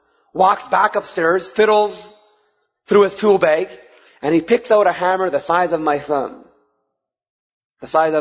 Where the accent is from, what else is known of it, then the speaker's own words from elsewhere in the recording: Toronto, Ontario, Canada; growing up in Toronto